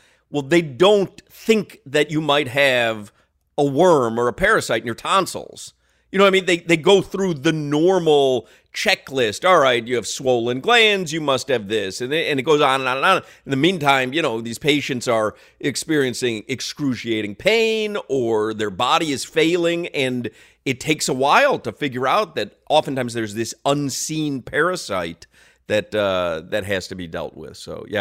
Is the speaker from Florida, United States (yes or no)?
no; Chicago, Illinois, United States; Because growing up in Chicago, there was a place called Michael's.